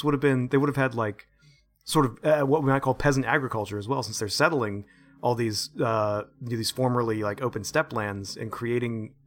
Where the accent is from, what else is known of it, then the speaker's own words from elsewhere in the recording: United States; Excuse me, I'm such an American.